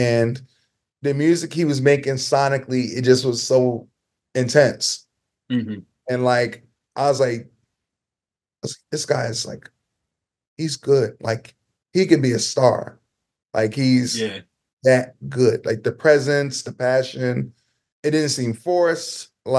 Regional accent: Orange, New Jersey, United States; also born or lived in Montclair, United States; I lived in Montclair, but I was born in Orange. I lived in Orange when I was younger.

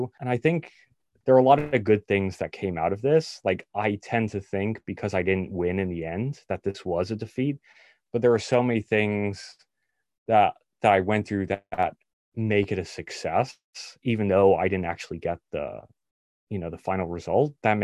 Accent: New York City, New York, United States; I rode the MTA like pretty much my whole life growing up in New York.

